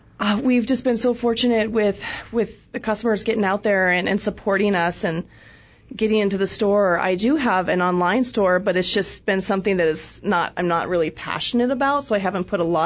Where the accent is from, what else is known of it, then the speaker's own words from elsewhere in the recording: Prescott, Arizona, United States; I'm from Prescott, so I played downtown when I was little, and now I work downtown as an adult.